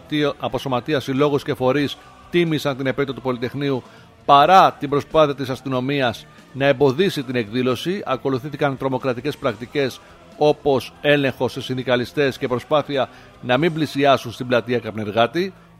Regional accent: Arta, Epirus, Greece; την ιδιαίτερη πατρίδα μου, τη μία από τις δύο, την Άρτα

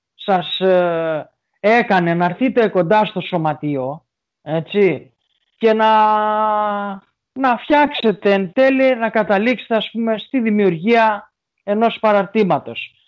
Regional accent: Larissa, Thessaly, Greece; είμαι από τη Λάρισα, είμαι από ένα χωριό της Ελασσόνας μικρό.

